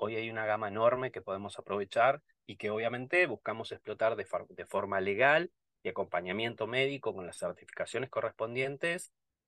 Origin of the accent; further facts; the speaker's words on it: Tierra del Fuego, Argentina; now in Córdoba, Argentina; En realidad, originalmente yo soy de Tierra del Fuego.